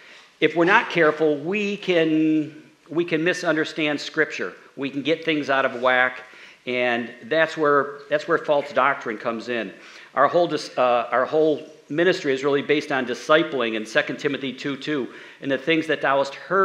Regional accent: Rochester, New York, United States; As I mentioned, we're from, we're from Rochester, New York. That's kind of our home.

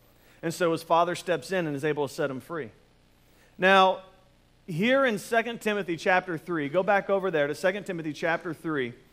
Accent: Daytona Beach, Florida, United States; along with being born and raised in Daytona, my dad's a plumbing contractor.

